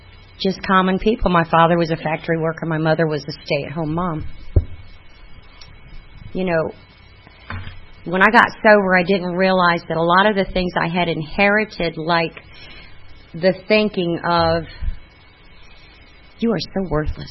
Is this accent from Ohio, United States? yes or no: yes; Amherst, Ohio, United States; born there; I was born in Amherst, Ohio, in the year of 1957. That makes me 56 years old.